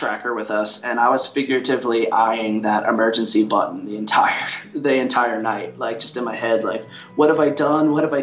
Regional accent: New Paltz, New York, United States; I grew up in New Paltz, New York, which is, home of the Gunks, which is a trad climbing kind of mecca, and didn't climb.

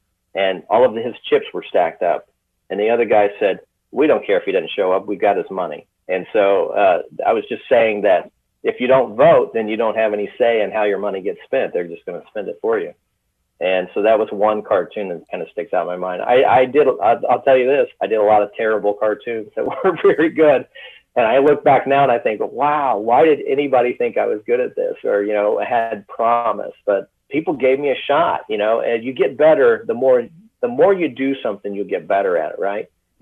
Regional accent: Danville, United States; I just graduated from high school in my hometown newspaper. The editor was Bob Piercy, the Danville Gazette.

